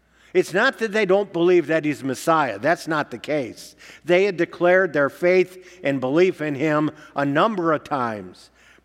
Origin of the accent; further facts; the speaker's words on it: Georgia, United States; born there; I'm going to try to follow my being fact that I was born in Georgia.